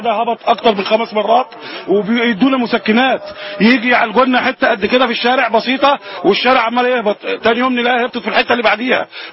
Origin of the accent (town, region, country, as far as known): Egypt